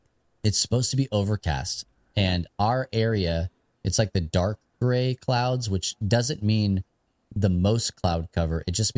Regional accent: New Mexico, United States; when I grew up in New Mexico, like way eastern New Mexico, flat plains of New Mexico. We would have tornadoes come through.

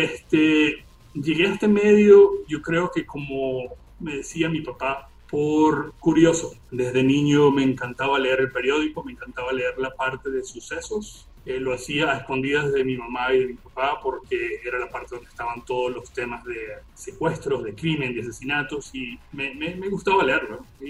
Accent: Venezuela; accent: Venezuelan; moved away; quizás se note que mi acento de venezolano esté un poco mezclado con un acento medio raro y palabras que van a salir en inglés, porque así las aprendí acá, pues.

